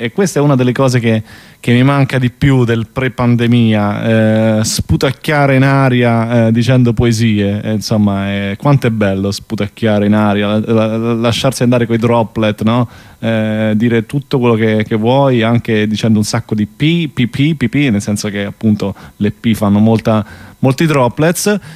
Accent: Apulia, Italy; Io sono cresciuto davanti all'Albania

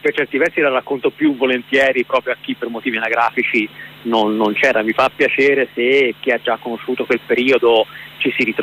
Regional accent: Grosseto, Tuscany, Italy; moved away as an adult; now in Pisa, Italy; io vengo da Grosseto, arrivo a Pisa per studiare nel 97

